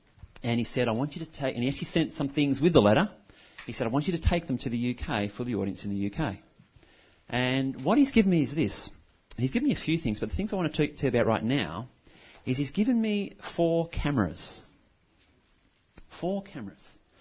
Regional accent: Australia; and I'm from Australia.

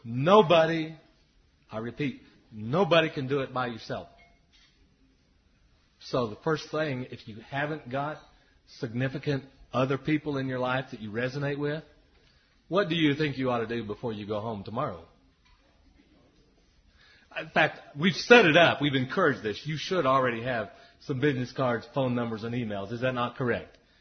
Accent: Texas, United States; I mean, I came from Texas, and I saw that cactuses couldn't even survive in Tennessee.

